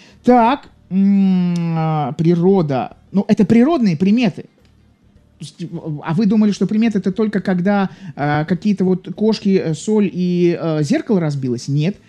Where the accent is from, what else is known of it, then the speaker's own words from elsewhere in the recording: Saint Petersburg, Russia; я тоже из Петербурга, веду эту трансляцию. Замечательный, классный город, рад, что родился в нем.